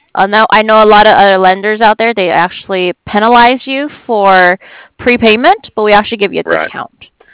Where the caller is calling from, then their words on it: San Diego, California, United States; I'm in San Diego, California.